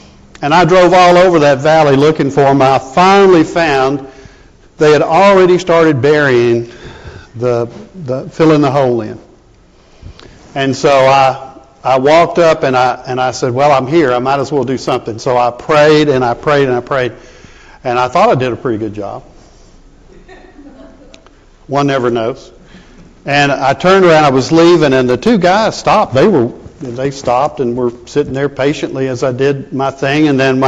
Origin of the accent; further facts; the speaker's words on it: Madison, United States; My faith was different from others I grew up with in Madison.